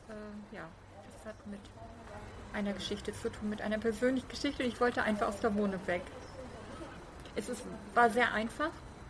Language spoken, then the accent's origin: German; Rostock, Mecklenburg-Vorpommern, Germany; moved away as an adult; also born or lived in Dresden; now in Berlin, Germany; Ich bin in der DDR aufgewachsen, in Mecklenburg, Rostock. Ich bin kurz nach der Wende nach Berlin gekommen. Ich war vorher in Dresden in einer Bibliothek und bin dann nach Berlin gekommen. Ja. Wegen Arbeit, Wohnung und so. Ich erst in Köpenick gewohnt, in Friedrichshagen.